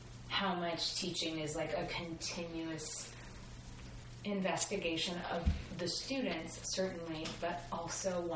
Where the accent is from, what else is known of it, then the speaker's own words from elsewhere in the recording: Chicago, Illinois, United States; now in Austin, United States; I grew up in Chicago.